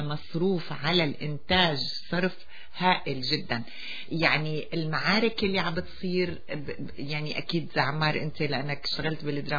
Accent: Syria; نحن كسوريين صار اهتمامنا اكثر مركز على الوضع اللي عم يعيشه أهلنا بسوريا.

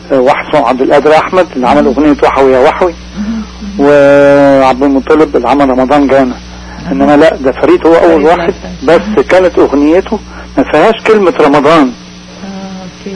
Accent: Egypt; فنفس النظام الموجود في سوريا برضو كان عندنا في مصر من زمان

